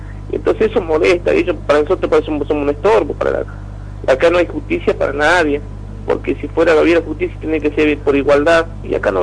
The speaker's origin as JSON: {"language": "Spanish", "country": "Argentina", "said": "porque pareciera que no somos argentinos"}